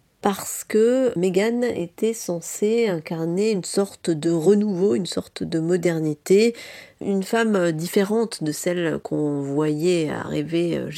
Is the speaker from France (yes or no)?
yes; France; moi je pense qu'en tant que Française